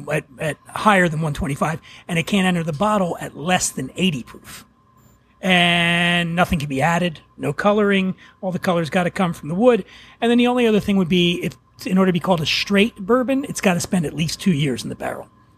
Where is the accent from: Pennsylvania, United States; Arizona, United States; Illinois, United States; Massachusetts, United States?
Pennsylvania, United States; Philadelphia; I grew up rough in Philly.